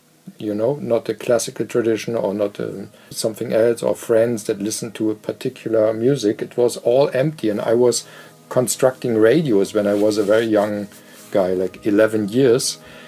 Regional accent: Eisenhüttenstadt, Brandenburg, Germany; where I grew up in Eisenhüttenstadt, which is a small planned city in the far east of Germany, where we did not have an orchestra, a theater, concert hall or anything.

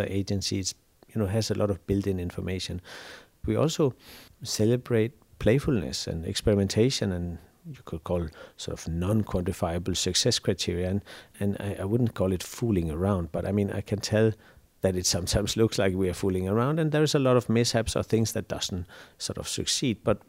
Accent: Denmark; now in Berlin, Germany; I'm based in Berlin. I'm originally from Denmark and Iceland. I grew up in Denmark, really, born by Icelandic parents. And I've been in Berlin, I think, now for 25 years.

